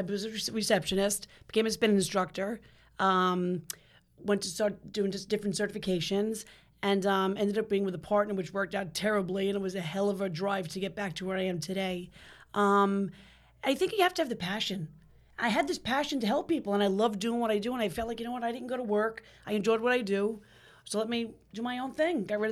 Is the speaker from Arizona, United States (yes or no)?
no; Rockaway, New York, United States; I'm from Rockaway. That's where I raised my family.